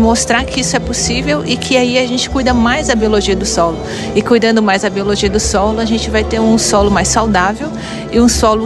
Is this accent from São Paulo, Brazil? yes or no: no; Panambi, Rio Grande do Sul, Brazil; born there; moved away; eu nasci em Panambi, mas há 45 anos a gente já saiu de Panambi e a gente foi para o Cerrado. E aí eu vim do Cerrado